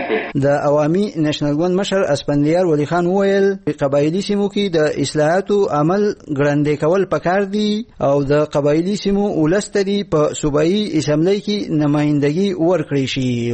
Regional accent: Afghanistan; زه افغان هم زه افغان يم او زه به افغان يم.

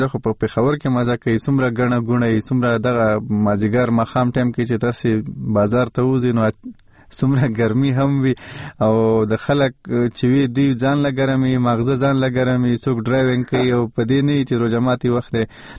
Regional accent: Jalalabad, Nangarhar, Afghanistan; زه د جلال آباد يم

